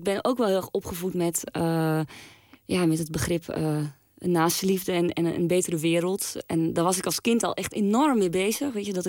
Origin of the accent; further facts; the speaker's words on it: Bulgaria; Ja, door ik ben Bulgaar.